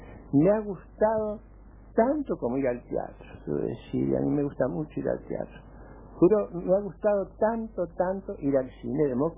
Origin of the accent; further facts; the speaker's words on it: Buenos Aires, Argentina; born there; esa esquina del Libertador y Tagle, donde yo nací, que es donde está el Automóvil Club.